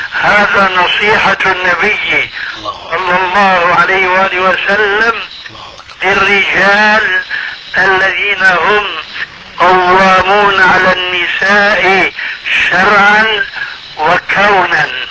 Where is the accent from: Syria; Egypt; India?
Syria